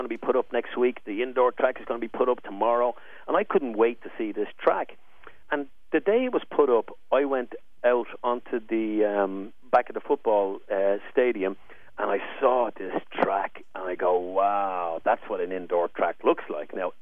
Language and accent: English; Ireland; And I said, I'm from Ireland.